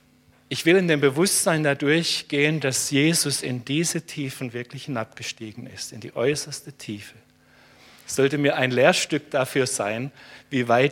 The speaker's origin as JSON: {"language": "German", "country": "Germany", "said": "weil ich dachte, ich bin Deutscher und ich sitze hier."}